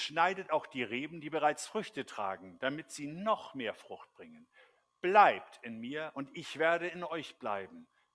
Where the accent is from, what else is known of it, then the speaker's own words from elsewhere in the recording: Germany; first language German; Selbst als Deutscher würde ich sagen, ich beherrsche nicht die deutsche Sprache oder die deutsche Rechtschreibung bis in alle Kleinigkeiten.